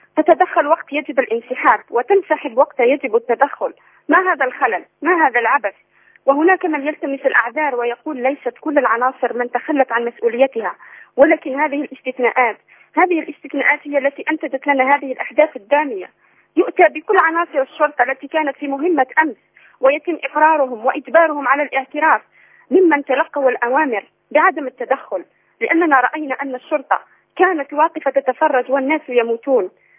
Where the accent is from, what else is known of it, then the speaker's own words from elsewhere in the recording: Algeria; كما حدث عندنا في الجزائر. عشنا مآسي يا أخي، عشنا مآسي، كنا ننام على الرعب ونصبح على الرعب.